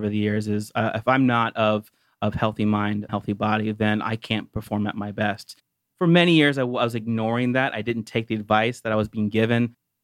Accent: Ohio, United States; now in Atlanta, United States; No, I'm originally from Ohio, but I've spent most of my life in Atlanta.

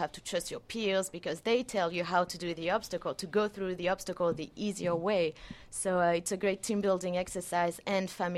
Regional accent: Alabama, United States; I'm from Alabama.

